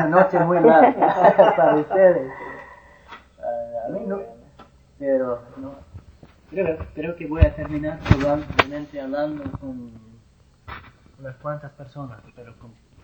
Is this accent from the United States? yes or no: yes; Minnesota, United States; now in New Jersey, United States; Y hasta en Minnesota, de donde vengo, en los pueblos pequeños de campo, no el mío